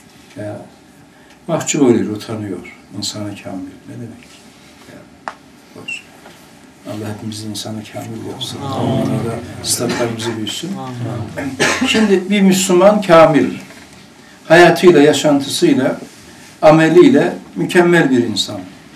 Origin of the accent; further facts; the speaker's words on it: Erzurum, Turkey; Şimdi kamil insan diyelim ki bizim çocukluğumuz şeyde geçti, kar, kış. Erzurum'da.